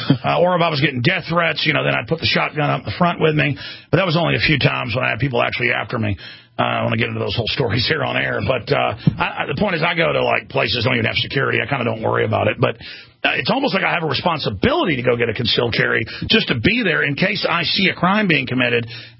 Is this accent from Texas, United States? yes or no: yes; Dallas, Texas, United States; I grew up in Dallas. It was dangerous.